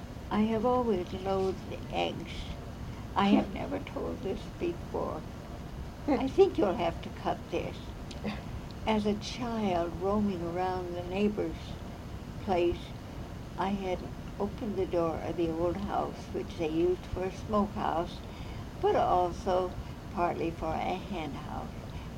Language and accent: English; Anamosa, Iowa, United States; And her family were from Anamosa, and I was from Anamosa.